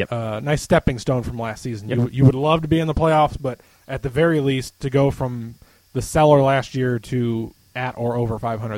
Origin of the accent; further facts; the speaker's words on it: Indianapolis, Indiana, United States; And you know, it's kind of like Indy. I'm from Indy, and it's about the same size